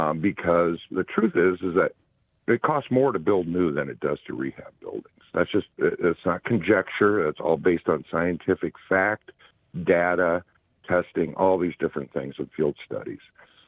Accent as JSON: {"language": "English", "region": "Iowa", "country": "United States", "tie": "born or raised there", "said": "So I grew up in Iowa, not too far from South Dakota."}